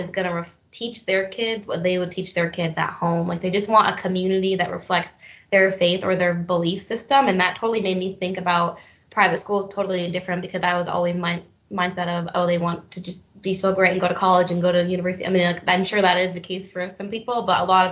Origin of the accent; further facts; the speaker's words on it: Vermont, United States; growing up in Vermont, you went to private school because it was, first of all, there weren't many private schools, but you went there for a better education.